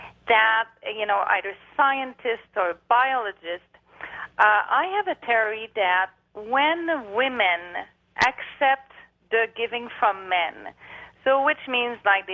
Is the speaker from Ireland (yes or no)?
no; France; accent: French; English is a second language; now in San Marcos, United States; from beautiful San Marcos, California.